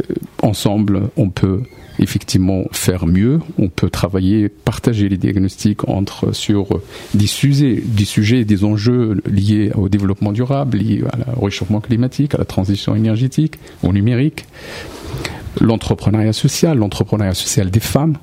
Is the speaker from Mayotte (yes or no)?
no; Morocco; je suis né au Maroc, j'ai grandi au Maroc